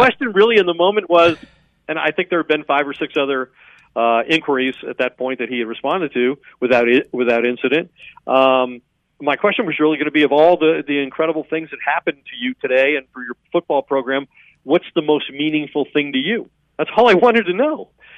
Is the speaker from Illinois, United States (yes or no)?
no; Longmont, Colorado, United States; because of my history in Colorado, growing up in Longmont, going to high school there.